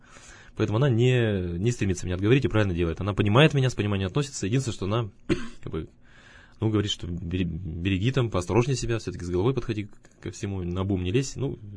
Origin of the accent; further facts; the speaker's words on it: Yekaterinburg, Sverdlovsk Oblast, Russia; мы сами-то из Свердловска. Мы сказали, вот, да, мы россияне, так случилось. Да, мы сами из Свердловска.